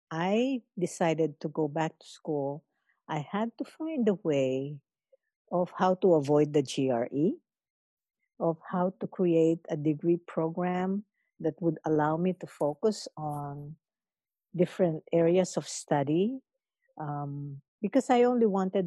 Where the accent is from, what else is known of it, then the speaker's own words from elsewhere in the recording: Central Luzon, Philippines; English is a second language; moved away as an adult; now in United States; I am Kapampangan. I am from Pampanga, meaning people from the river banks, Pampang in Kapampangan. And I came to the United States in 1983 when I was 30 years old, and by way of interracial marriage.